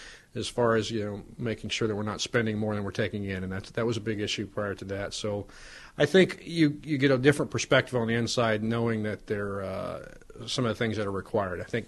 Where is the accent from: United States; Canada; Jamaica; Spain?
United States; Marion, Indiana; also born or lived in Melbourne, United States; And so I ended up growing up in Marion, Indiana from age three till I went in the military in 1983.